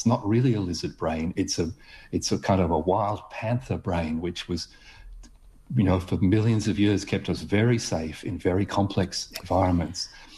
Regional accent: Yorkshire and the Humber, United Kingdom; I grew up in Yorkshire, which was the world capital of negative parenting.

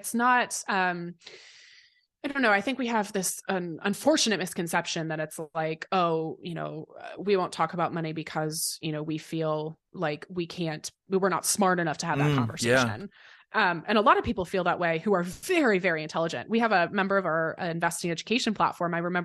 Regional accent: United States; And I can speak as an American, but I know that this is the reality for most countries

